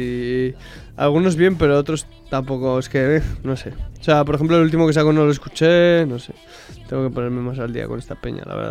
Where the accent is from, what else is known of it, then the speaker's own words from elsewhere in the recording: Motril, Andalusia, Spain; O sea, soy del mismo sitio, soy de Motril, ¿sabes?